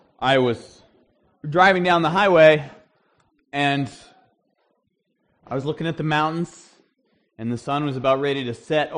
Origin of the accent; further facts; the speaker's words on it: Northeast, United States; And I am from the Northeast.